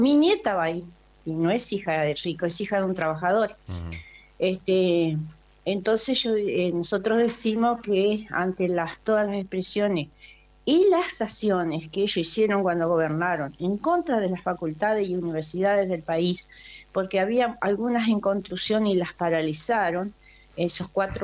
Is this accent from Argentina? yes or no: yes; Argentina; todos los argentinos